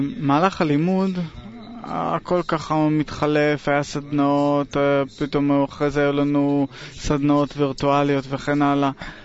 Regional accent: Odesa, Odesa Oblast, Ukraine; אני מאודסה.

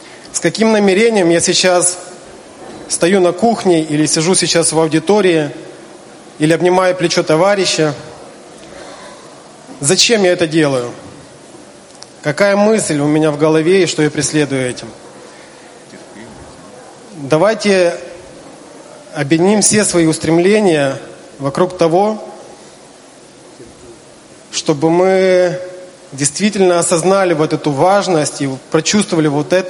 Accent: Kyiv, Ukraine; из Киева.

